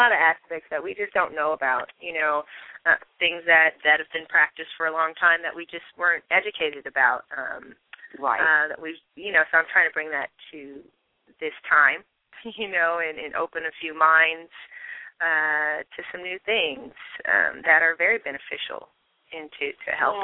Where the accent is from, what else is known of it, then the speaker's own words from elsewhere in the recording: San Francisco, California, United States; a lot of friends I'm from San Francisco. So I grew up kind of in a melting pot.